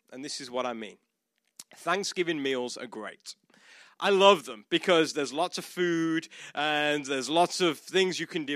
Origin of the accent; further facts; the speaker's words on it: United Kingdom; I'm not Australian and I'm not South African. I'm British. Because I get that all the time.